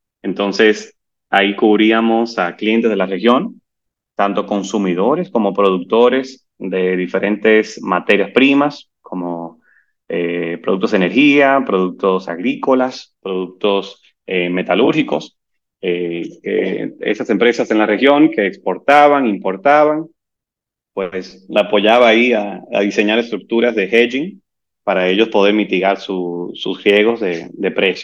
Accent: Santo Domingo, Distrito Nacional, Dominican Republic; Yo nací y me crié aquí en Dominicana toda mi vida joven.

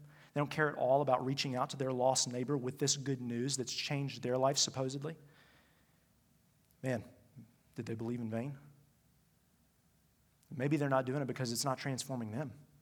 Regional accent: Roanoke, Virginia, United States; Growing up in Roanoke, maybe for those of you who are Roanokers, you know, everybody calls Greensboro like the worst place in the world.

